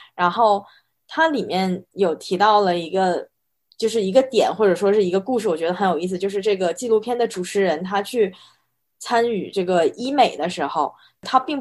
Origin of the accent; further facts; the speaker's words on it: Shenyang, Liaoning, China; 我来自于中国沈阳